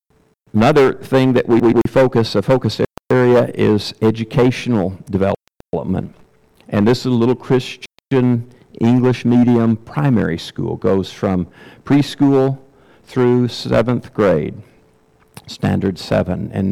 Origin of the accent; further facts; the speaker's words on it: United States; As an American, my culture raised with time is money.